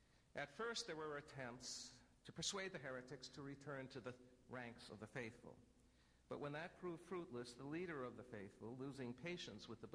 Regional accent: New England, United States; accent: New England; that's my New England accent coming back

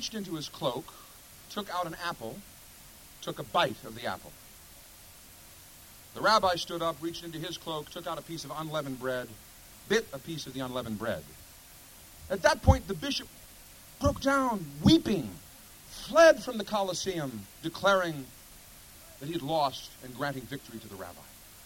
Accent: Chicago, Illinois, United States; although I am and have for many years have been a Chicagoan, and I belong to a synagogue in Chicago

